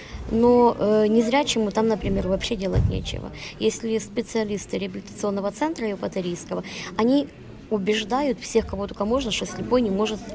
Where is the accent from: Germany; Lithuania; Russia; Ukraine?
Ukraine; Kyiv; first language uk; Russian is a second language; Вот я киевлянка, украиноязычная причем, из украиноязычной семьи. И украинский язык – это тот язык, на котором я мыслю.